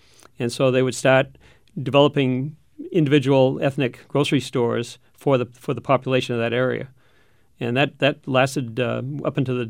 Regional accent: Laconia, New Hampshire, United States; Well, before that, I grew up in Laconia.

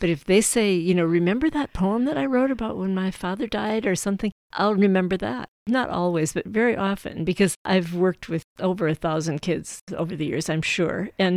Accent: Massachusetts, United States; also born or lived in South Dakota / Alaska; I was born in South Dakota and lived there most of my early childhood. Then Massachusetts was my teenage years. And after that, I lived a lot of different places.

